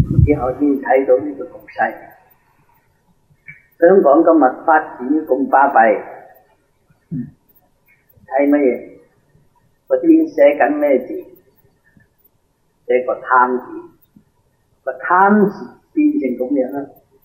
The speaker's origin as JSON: {"language": "Cantonese", "country": "China", "said": "所以我哋中國人講天生天養"}